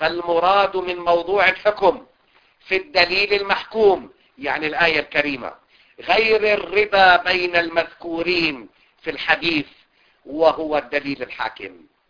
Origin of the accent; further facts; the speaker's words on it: Lebanon; مثل هالمثال العام الدارج عندنا بلبنان